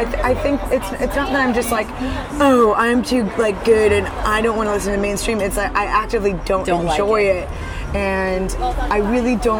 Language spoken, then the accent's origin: English; Toronto, Ontario, Canada; also born or lived in Dallas, United States; So I moved to Dallas. I was born there, lived there for like 2 years. Then we moved to Toronto.